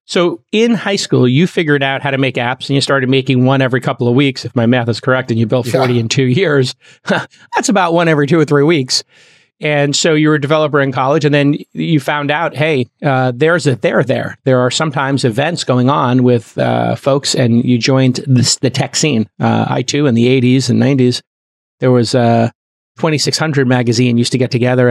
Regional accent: Brooklyn, New York, United States; Yeah, I grew up in Bay Ridge, Brooklyn.

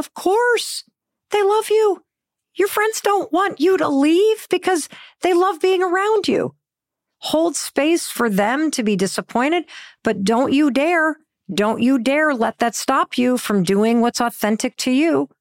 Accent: Midwest, United States; Like, for example, when I met my husband, Chris, I grew up in the Midwest.

